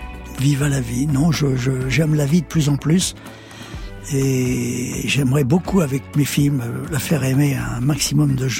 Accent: Paris, Île-de-France, France; Je suis né à Paris. Je suis un vrai Parigo

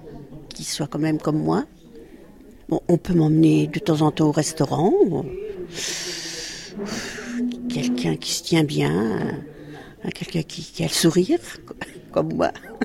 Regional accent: Saint-Dizier, Grand Est, France; Rarement, sauf que comme je suis de Saint-Dizier

